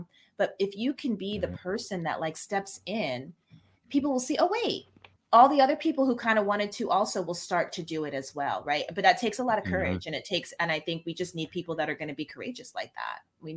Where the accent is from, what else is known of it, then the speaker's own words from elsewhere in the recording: United States; I'm going to say American history because I'm American.